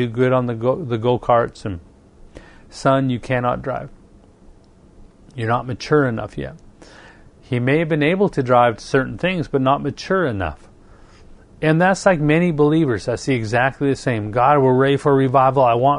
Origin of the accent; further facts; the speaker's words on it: Canada; being a Canadian mountain boy